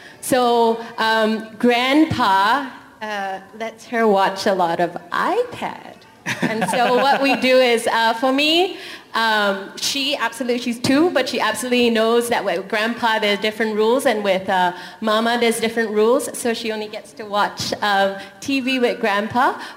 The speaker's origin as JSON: {"language": "English", "country": "Malaysia", "said": "My husband, I am Malaysian Chinese and he's American Caucasian."}